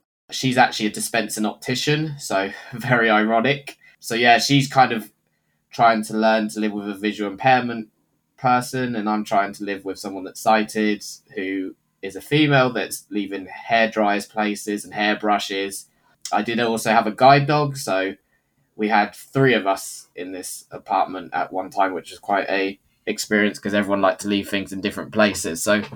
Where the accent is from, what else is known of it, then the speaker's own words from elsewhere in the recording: South East England, United Kingdom; now in Didcot, United Kingdom; I've moved to a totally different county. So originally I was from Berkshire, and now I'm living in Oxfordshire. I've moved to a lovely town called Didcot, which is the 12th most boringest place in the UK.